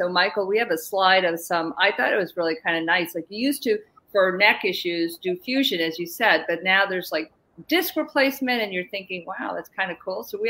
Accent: India; we're Indian, we always doing something with our heads.

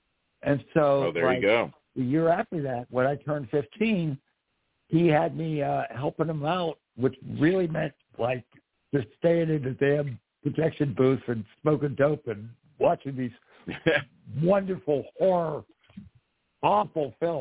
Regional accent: Pittsburgh, Pennsylvania, United States; We grew up in Pittsburgh, and Chillbilly Cardelli.

